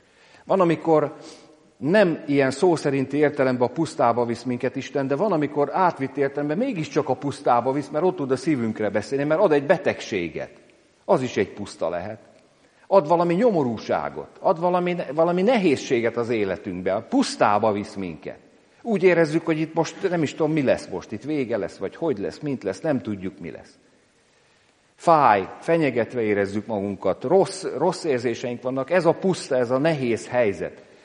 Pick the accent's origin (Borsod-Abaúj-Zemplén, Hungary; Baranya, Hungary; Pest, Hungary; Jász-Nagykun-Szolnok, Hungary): Pest, Hungary; Tápiószele; Én gyerekkoromban ugye Tápiószelén nőttem föl